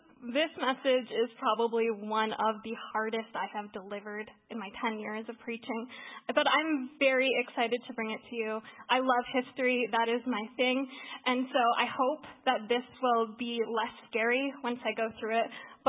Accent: Manitoba, Canada; especially growing up in Manitoba, which is the polar bear capital

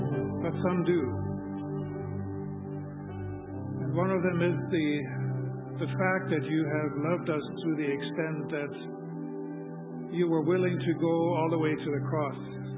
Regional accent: Germany; English is a second language; like I grew up in Germany

